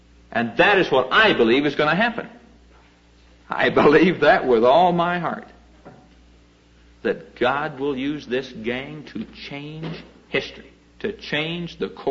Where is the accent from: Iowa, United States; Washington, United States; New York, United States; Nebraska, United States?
Iowa, United States; back in Iowa, you know. This train that he mentioned that comes through my hometown.